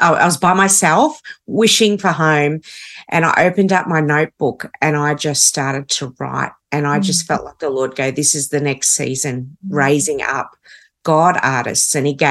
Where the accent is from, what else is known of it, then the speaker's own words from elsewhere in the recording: Melbourne, Victoria, Australia; So I'm from Melbourne, Australia, and very quickly, Italian heritage. So first generation Australian.